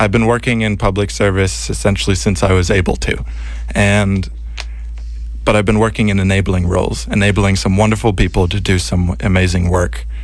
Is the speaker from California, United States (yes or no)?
no; Falmouth, Massachusetts, United States; born there; I was born in Falmouth, a community that's known for its sense of volunteerism to parents who made it a habit in their own lives. And I was active in town politics growing up.